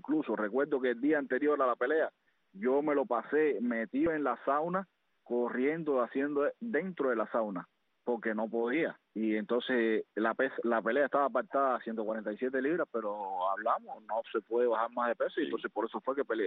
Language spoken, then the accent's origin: Spanish; Sagua la Grande, Villa Clara, Cuba; Un saludo grande para mi tierra natal, Sábula Grande, Villa Clara, y en especial para toda Cuba.